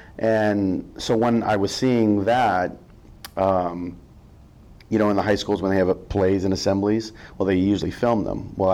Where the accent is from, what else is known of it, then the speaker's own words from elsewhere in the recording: Fort Bragg, North Carolina, United States; also born or lived in Japan / Germany / Connecticut; I'm an Army brat. So I was born in Japan. I've lived in Germany for a year and a half. I spent most of my younger years in Fort Bragg, North Carolina, and then ultimately moved to Connecticut to live with my grandparents